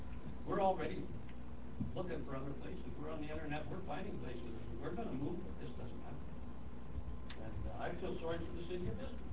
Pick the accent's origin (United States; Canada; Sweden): Canada; Alberta; I come from Alberta. I'm a winter visitor down here. I've been here for 19 years. I live here 6 months every year.